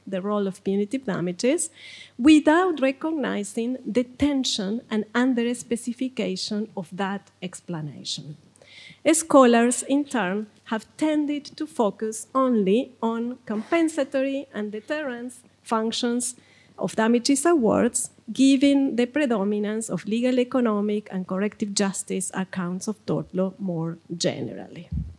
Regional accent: Argentina; At about that time, Argentina, my home country, became the first civil law jurisdiction in the world

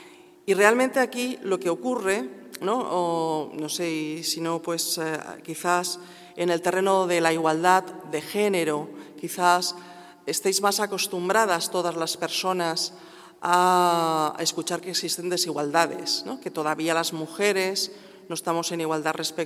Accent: Valencian Community, Spain; first language Valencian; Spanish is a second language; now in Madrid, Spain; Bueno, yo soy valenciana, pero afincada en Madrid. Y desde hace ya muchos años. Soy valenciano parlante, pero al final siempre hablo en castellano.

